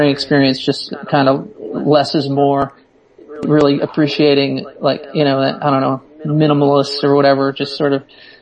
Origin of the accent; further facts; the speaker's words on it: Brooklyn, New York, United States; now in Germantown, United States; Yeah, we're all originally from Brooklyn, me and my bandmates, and we actually currently reside upstate